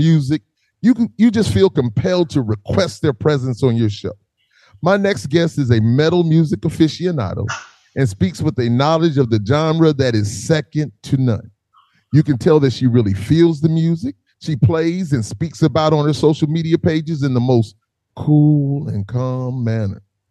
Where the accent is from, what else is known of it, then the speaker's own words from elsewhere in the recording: the South, United States; I'm from the South.